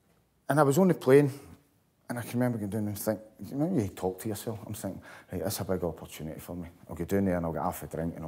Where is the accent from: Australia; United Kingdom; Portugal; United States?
United Kingdom; Glasgow, Scotland; moved away as an adult; I thought I was running away from Glasgow and all my pals